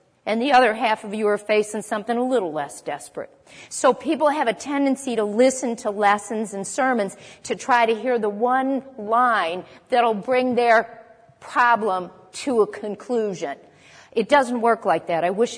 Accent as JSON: {"language": "English", "country": "Ireland", "said": "Yeah, I'm Irish, so."}